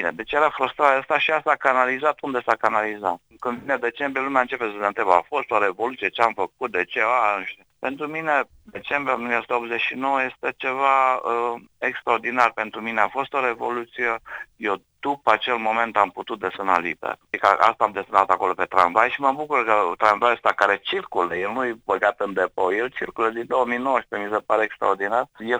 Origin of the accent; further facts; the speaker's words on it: Sibiu, Sibiu County, Romania; eu sunt din Sibiu și studiam la Iași